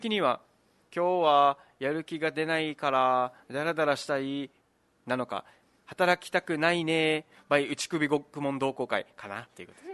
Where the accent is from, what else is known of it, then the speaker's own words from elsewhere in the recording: Hokkaido, Japan; 地元、まあ、北海道広いからね